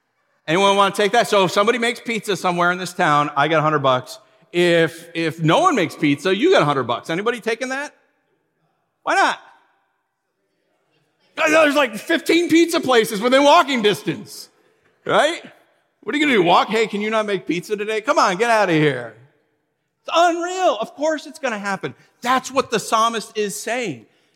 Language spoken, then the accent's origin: English; New York, United States; When I first moved to California as a New Yorker, I thought like, wow, I hate this place.